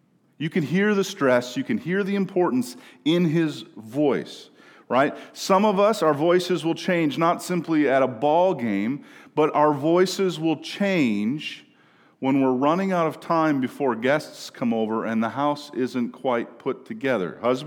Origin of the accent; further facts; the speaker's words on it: Minnesota, United States; Some of you may know that I'm from Minnesota and my team is the Minnesota Vikings, right?